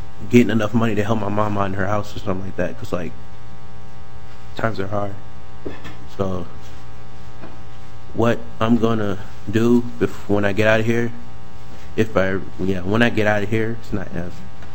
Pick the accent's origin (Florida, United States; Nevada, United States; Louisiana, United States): Louisiana, United States; New Orleans; Like I couldn't find no jobs like when I was down in Minnesota because I come from New Orleans.